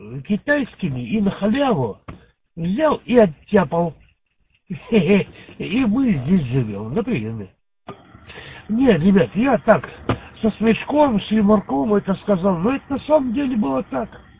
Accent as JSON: {"language": "Russian", "region": "Siberia", "country": "Russia", "said": "Восточная Сибирь. Так что мы восточные сибиряки, например."}